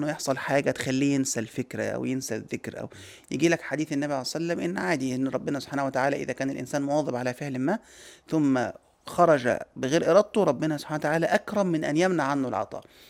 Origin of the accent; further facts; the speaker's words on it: Egypt; عارف انت بيقولوا عندنا في مصر ايه